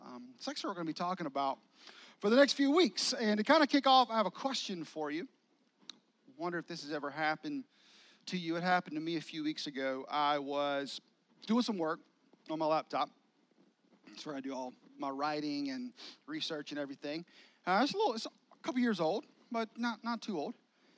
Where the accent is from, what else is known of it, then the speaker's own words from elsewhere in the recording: United States; because I'm an American and we don't wait for anything